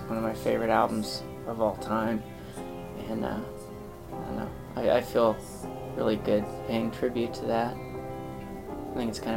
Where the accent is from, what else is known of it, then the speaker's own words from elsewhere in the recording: Missouri, United States; I grew up in Missouri and I didn't even go to the ocean until I was probably 22 or 23.